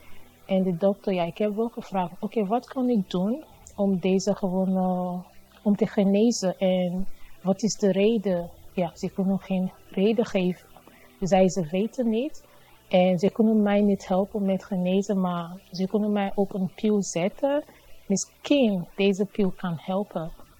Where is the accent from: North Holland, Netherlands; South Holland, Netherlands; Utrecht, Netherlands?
Utrecht, Netherlands; ik ben van Utrecht.